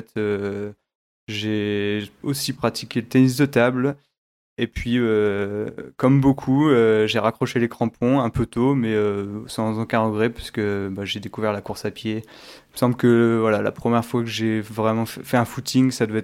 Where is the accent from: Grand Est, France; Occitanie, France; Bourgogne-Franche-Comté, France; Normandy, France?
Normandy, France; je suis originaire de Normandie, donc un petit village à côté de Cherbourg. Donc je suis né et j'ai grandi à côté de la mer.